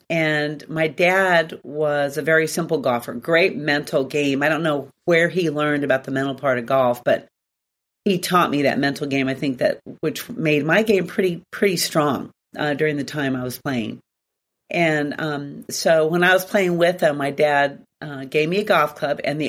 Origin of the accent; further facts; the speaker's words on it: Torrance, California, United States; born there; So I was born in Torrance, California.